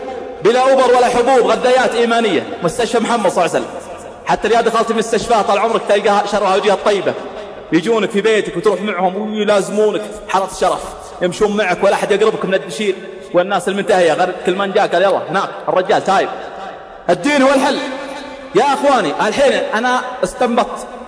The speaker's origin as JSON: {"language": "Arabic", "town": "Riyadh", "region": "Riyadh Province", "country": "Saudi Arabia", "said": "أنا مرة صليت تراويح عندنا في الرياض"}